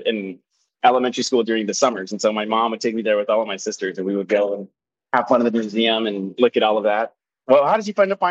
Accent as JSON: {"language": "English", "region": "Texas", "country": "United States", "tie": "born or raised there", "said": "15-minute drive from the border of Mexico, is truly, truly a beautiful place, wonderful people, and yeah, my hometown."}